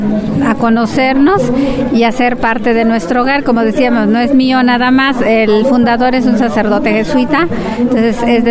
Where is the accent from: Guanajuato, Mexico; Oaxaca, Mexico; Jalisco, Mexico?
Oaxaca, Mexico; Yo soy de la Sierra Sur, y allá nos donaron mis papás un rancho muy grande y colinda con los loxichas.